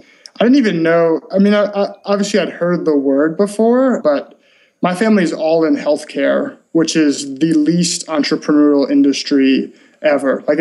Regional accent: Memphis, Tennessee, United States; also born or lived in Birmingham; I grew up in Memphis, Tennessee, went to college in Birmingham, and had a study abroad experience when I was there in Argentina

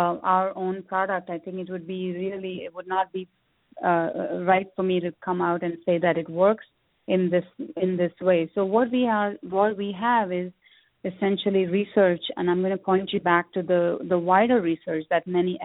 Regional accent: India; growing up, I grew up in India, and growing up there, we had it practically every day in food.

